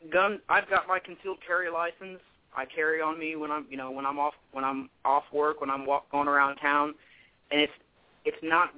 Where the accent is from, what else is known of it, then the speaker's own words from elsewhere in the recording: Texas, United States; Yeah, well, I'm from Texas. I love guns. I grew up shooting.